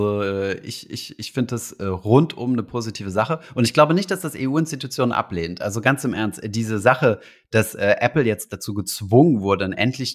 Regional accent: Germany; Als Deutscher in Georgien bist du sowieso immer willkommen, habe ich das Gefühl.

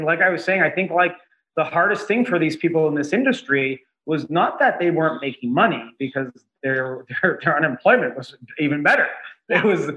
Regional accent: Toronto, Ontario, Canada; now in Los Angeles, United States; Yeah, I'm from Toronto originally.

